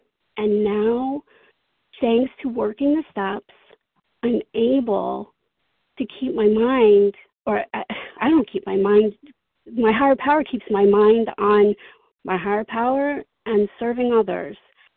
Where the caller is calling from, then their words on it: New York, United States; Hi, good morning. This is … I'm from New York.